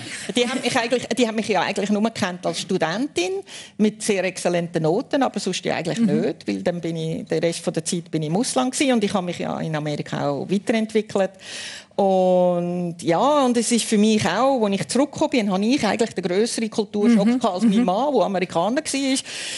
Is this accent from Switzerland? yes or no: yes; Switzerland; dann bin ich halt Schweizerin.